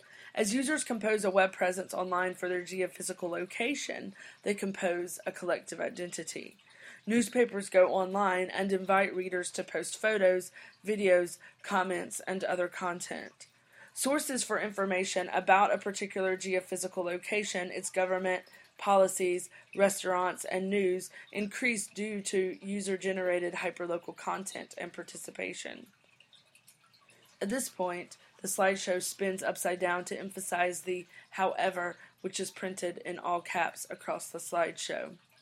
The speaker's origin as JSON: {"language": "English", "town": "Mobile", "region": "Alabama", "country": "United States", "tie": "born or raised there", "said": "And the third is a cafe restaurant in my hometown of Mobile, Alabama."}